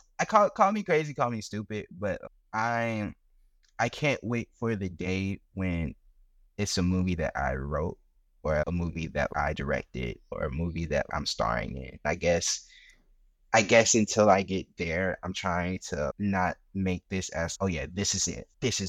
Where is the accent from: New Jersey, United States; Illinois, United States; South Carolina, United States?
South Carolina, United States; Charleston; like, my hometown, like, I'm from Charleston, and I'm not gonna hold you, like, South Carolina, Charleston is a beautiful city. I love my community in Charleston